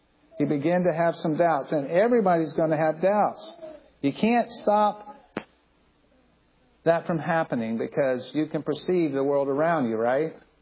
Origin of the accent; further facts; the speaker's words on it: Land O' Lakes, Florida, United States; And I grew up right here in Land O'Lakes, and I was 20 years old in college. I had never seen snow, never seen it.